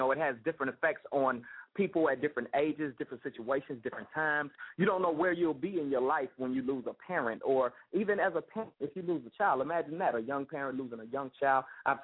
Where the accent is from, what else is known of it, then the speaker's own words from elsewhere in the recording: United States; I mean, yes, I'm an American. I'm a full red-blooded American. I love my country.